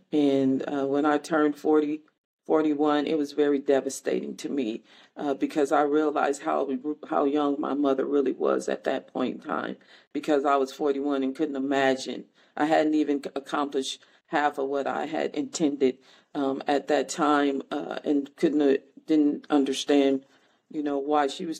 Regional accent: Milwaukee, Wisconsin, United States; And I grew up in Milwaukee, and we were we didn't have any need, no need.

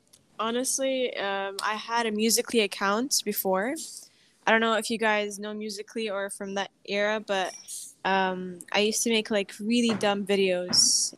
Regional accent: Qatar; Mm-hmm. I was born and raised in Qatar. I'm originally Syrian

